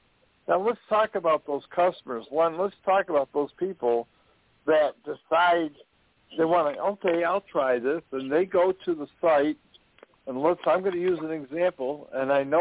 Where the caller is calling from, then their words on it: Buffalo, New York, United States; Many of you know I'm calling from Buffalo, New York.